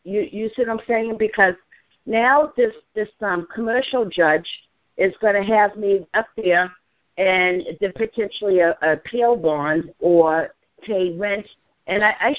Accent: Massachusetts, United States; How are you doing? I'm from Massachusetts.

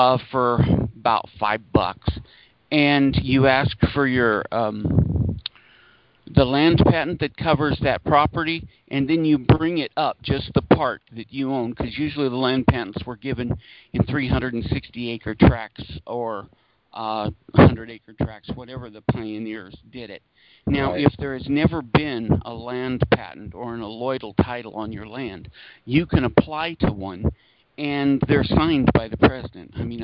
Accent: Utah, United States; from Iron County, Utah.

